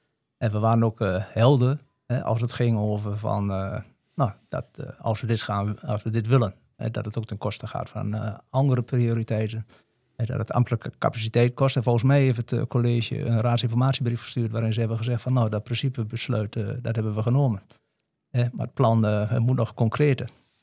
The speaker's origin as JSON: {"language": "Dutch", "town": "Losser", "region": "Overijssel", "country": "Netherlands", "tie": "born or raised there", "said": "ben 55 jaar, woon in Losser. Ik ben geboren in Losser. Ik heb mijn hele leven gewoond in Losser. Ik kom oorspronkelijk uit Overdinkel."}